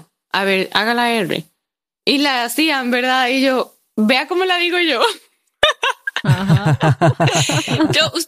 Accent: Costa Rica; no somos muchos ticos. Ando en otro país y la gente no me cree que todo el mundo habla como yo, ¿verdad? Y de como, no, es que usted no sabe pronunciar la R. Y yo como, no, en mi país todo el mundo habla así

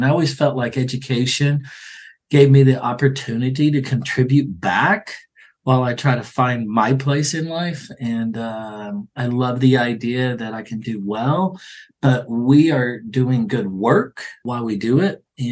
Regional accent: Tennessee, United States; You know, as I grew up in East Tennessee, kind of in a rural area.

